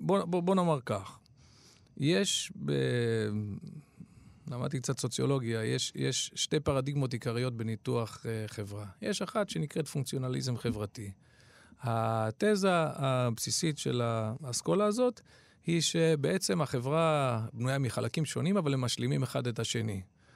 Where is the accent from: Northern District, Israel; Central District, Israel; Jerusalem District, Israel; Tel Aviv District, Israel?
Central District, Israel; Ra'anana; גדלתי בסמיכות לשם ברעננה